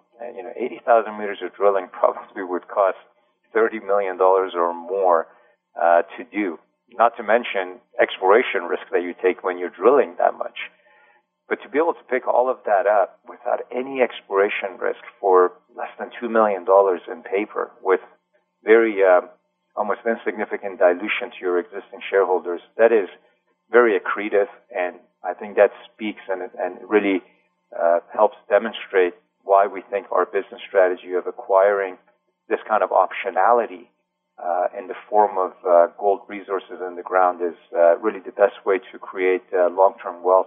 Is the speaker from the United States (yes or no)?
no; Canada; I'm Canadian, and we have recently a new Canadian Prime Minister